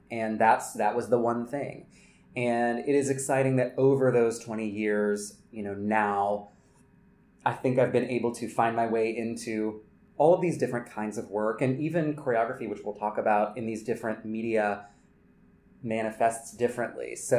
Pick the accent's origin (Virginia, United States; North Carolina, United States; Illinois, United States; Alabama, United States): North Carolina, United States; Yeah, so I grew up in North Carolina, and, you know, I did a lot of summer programs